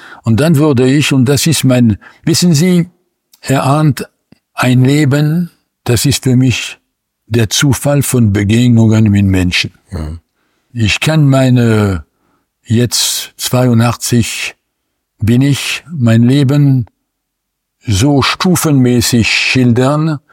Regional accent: Reims, Grand Est, France; werde im nächsten Monat in meine Heimatstadt Reims eingeladen

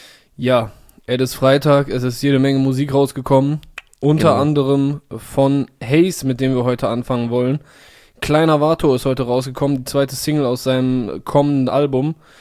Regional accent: Cologne, North Rhine-Westphalia, Germany; Das ist ja für mich als Kölsche Jung fast wie so ein an Karneval Samstag.

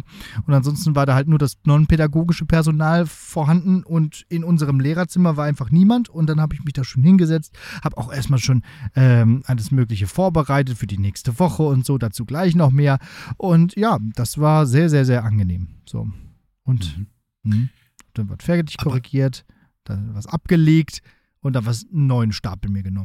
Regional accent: Münster, North Rhine-Westphalia, Germany; Osnabrück, also auch als Münsteraner, ist ganz hübsch eigentlich.

